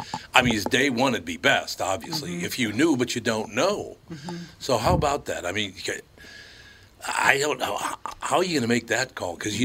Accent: Minneapolis, Minnesota, United States; I grew up in North Minneapolis. There's so many people I know.

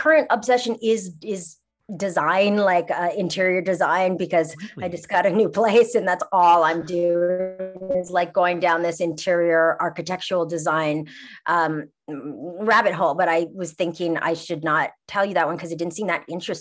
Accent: Montreal, Quebec, Canada; also born or lived in Toronto; now in Los Angeles, United States; I'm from Montreal originally, and I lived in Toronto, and I do love Toronto, but being a Montrealer, I'm supposed to hate it.

